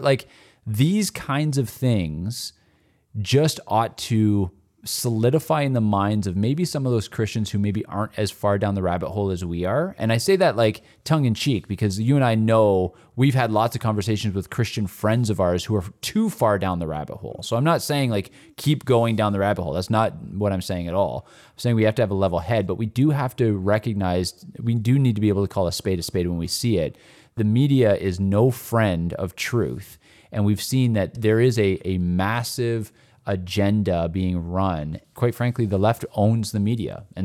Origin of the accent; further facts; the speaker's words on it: Canada; American listeners know this. You actually can't share unverified news articles on social media. So as a Canadian